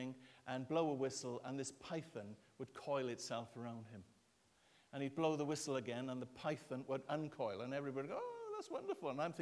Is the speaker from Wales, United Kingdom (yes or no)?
yes; Wales, United Kingdom; I'm a Welsh guy. I get emotional about all sorts of things.